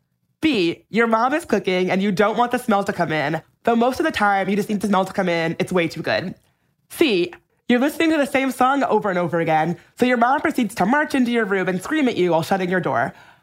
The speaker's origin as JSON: {"language": "English", "country": "Hungary", "second_language": "English", "said": "Well, I'm from Hungary, and in our household, closing the door is not a common thing."}